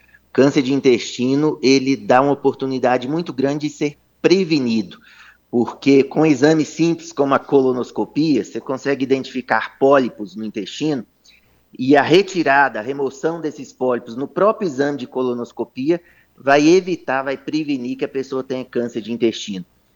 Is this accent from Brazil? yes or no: yes; Belo Horizonte, Minas Gerais, Brazil; Aqui, eu sou de Minas Gerais, aqui em Belo Horizonte a gente tem um grupo muito forte